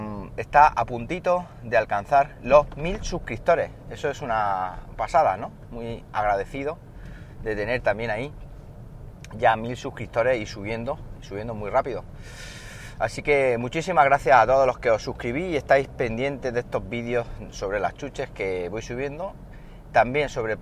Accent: Siles, Andalusia, Spain; En mi pueblo, Siles, Jaén. Yo no soy de Linares, aunque lo parezca. Pero mi origen es un pequeño pueblo de la Sierra de Segura, al norte de la provincia de Jaén. Muy bonito, un pueblo de 3.000 habitantes, escondido entre montañas

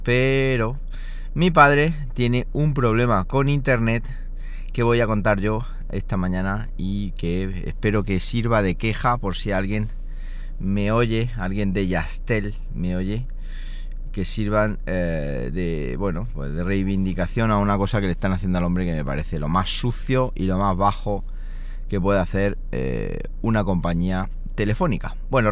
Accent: Siles, Andalusia, Spain; he estado en Siles, ya sabéis, mi pueblo, Siles Jaén, y he estado allí pues con la familia.

